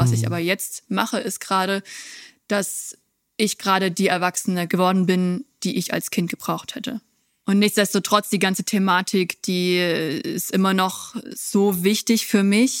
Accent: Scotland, United Kingdom; Und Schottland bleibt auch immer meine Heimat gefühlt.

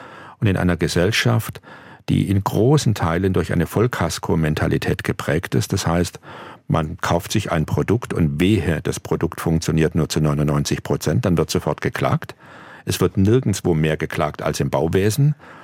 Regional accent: Aalen, Baden-Württemberg, Germany; in meiner Heimatstadt Aalen, in der ich am Rande der Stadt an den Feldern und Rainen gewohnt habe

